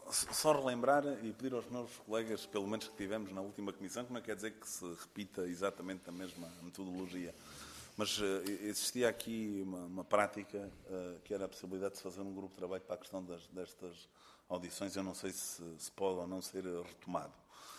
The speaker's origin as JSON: {"language": "Portuguese", "country": "Portugal", "said": "eu, enquanto português, me preocupa muito a questão da água"}